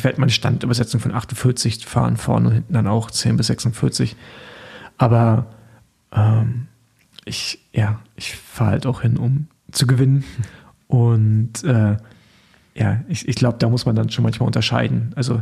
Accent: East Germany, Germany; jetzt ich bin jetzt ja auch Westdeutscher als Ostdeutscher in den Westen rübergezogen.

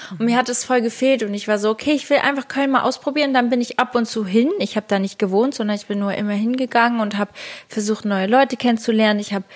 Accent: Lagos, Faro, Portugal; weil ich bin ja in Portugal aufgewachsen, das ist halt mein Ding.

